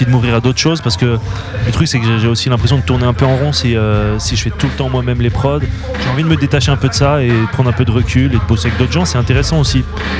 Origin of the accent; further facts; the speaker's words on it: Condé-sur-l'Escaut, Hauts-de-France, France; moi je viens du nord de la France, une petite ville qui s'appelle Condé-sur-l'Escaut, pas loin de Valenciennes